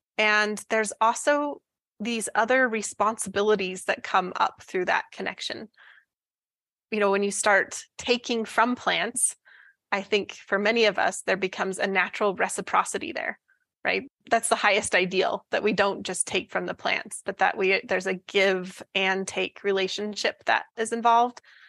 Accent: Utah, United States; I grew up in Utah and my dad loved to go camping.

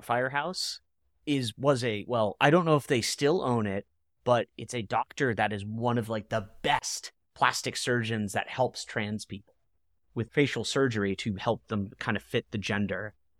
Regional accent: England, United Kingdom; I come from England. It's a wonderful island.

